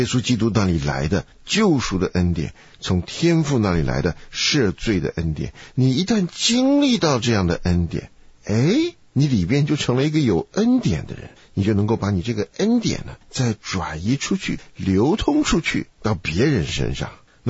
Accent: China; 我们中国人不太懂得恩这个字

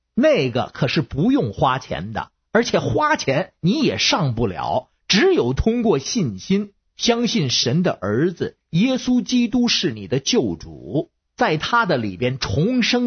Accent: Beijing, China

